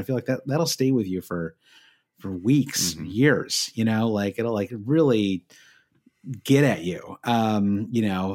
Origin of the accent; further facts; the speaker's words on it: Michigan, United States; I kind of grew up, you know, I'm from Michigan.